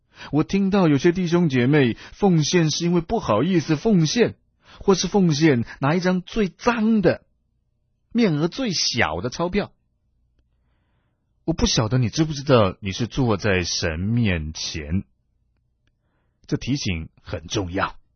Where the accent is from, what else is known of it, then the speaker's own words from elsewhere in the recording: China; 我们中国人讲到我们的祖先，都说炎黄子孙多么神气，多么伟大